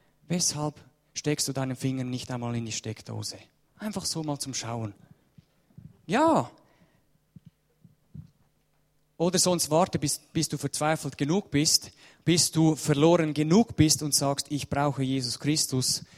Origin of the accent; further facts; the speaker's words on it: Switzerland; Ja, wir Schweizer, wir haben halt unseren Dialekt immer noch.